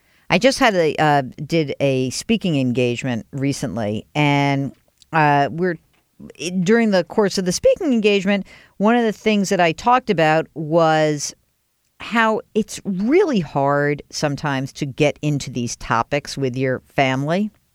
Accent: New York, United States; when I was growing up outside of New York, we used to leave our door wide open.

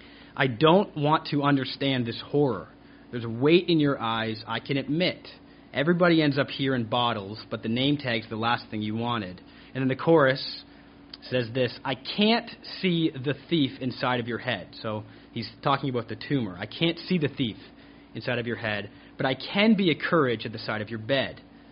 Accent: Canada; I am Canadian, and growing up in Canada

